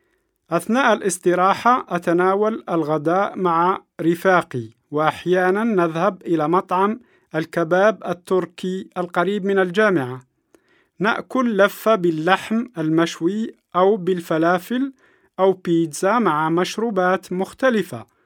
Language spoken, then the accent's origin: Arabic; Béja, Tunisia; now in Milan, Italy; أنا طالب من تونس. أنا أصلاً من مدينة باجة التونسية، لكني أعيش في ميلانو منذ 3 سنوات. أدرس في كلية العلوم السياسية بجامعة ميلانو، وأسكن في كولونيو مونسيزي، وهي مدينة صغيرة خارج ميلانو